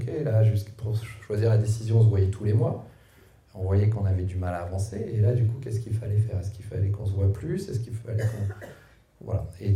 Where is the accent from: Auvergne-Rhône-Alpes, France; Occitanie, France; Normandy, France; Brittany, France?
Normandy, France; peut-être ben oui, peut-être ben non, on est normand.